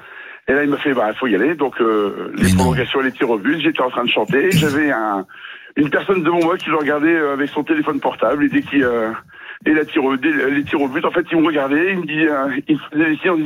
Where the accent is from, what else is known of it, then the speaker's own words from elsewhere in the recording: Paris, Île-de-France, France; je suis parisien.